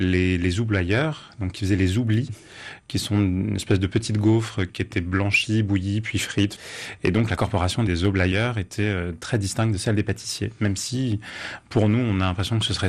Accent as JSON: {"language": "French", "region": "Auvergne-Rhône-Alpes", "country": "France", "said": "Je viens d'Auvergne et on a tout un patois culinaire et gastronomique qui se répand un peu partout"}